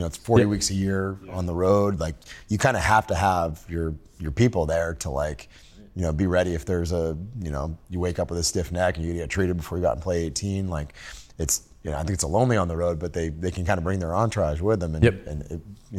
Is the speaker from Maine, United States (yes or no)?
yes; Maine, United States; I was at a facility in Hudson, Massachusetts, and I grew up in Maine.